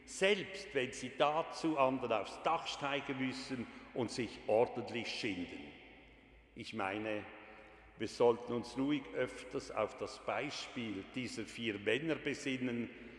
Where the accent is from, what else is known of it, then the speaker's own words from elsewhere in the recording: Basel, Basel-Stadt, Switzerland; Nun bin ich als Diakon, das hat sich längst gezeigt, der Fasnacht als Basler im Allgemeinen nicht so ganz abgeneigt.